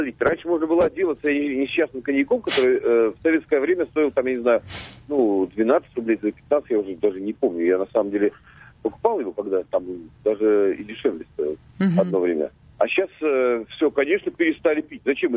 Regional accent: Moscow, Russia; и я из Москвы

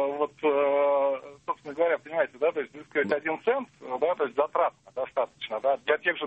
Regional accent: Moscow, Russia; из Москвы.

